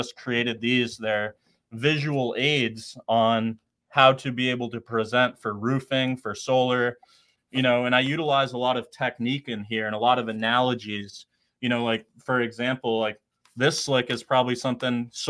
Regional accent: Boston, Massachusetts, United States; I'm this kid from Boston, Massachusetts.

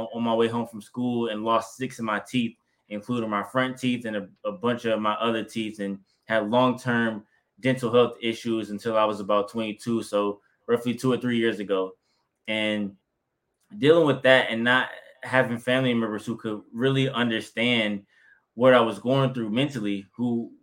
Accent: Detroit, Michigan, United States; I'm from Detroit. And grew up in Detroit since about 18 years old, pretty much my whole life.

